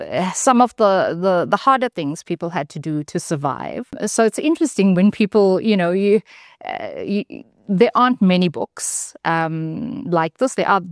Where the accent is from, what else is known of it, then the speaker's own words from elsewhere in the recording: South Africa; I identify more strongly as South African